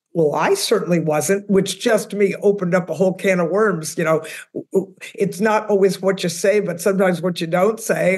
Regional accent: Massachusetts, United States; now in Texas, United States; you gotta remember, I'm originally from the Northeast. I'm from outside of Boston.

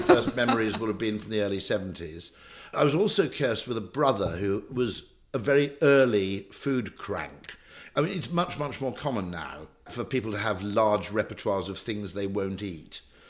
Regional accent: Abergavenny, Wales, United Kingdom; I grew up in the Welsh borders, Abergavenny and places like Crickhowell, close to where I grew up

